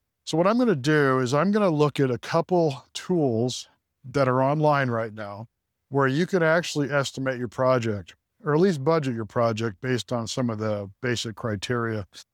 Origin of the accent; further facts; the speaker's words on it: California, United States; I'm from California. Things cost more out here.